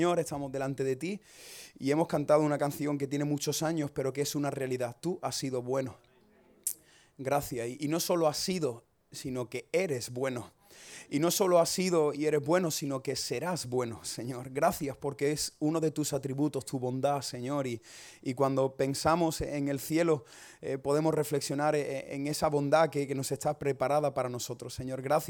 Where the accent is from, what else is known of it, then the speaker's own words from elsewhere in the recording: Cádiz, Andalusia, Spain; regresar a Cádiz, que es de donde soy. No sé si lo notáis por el acento, espero que... Creo que no, ¿no? Que... Y después de 9 años fuera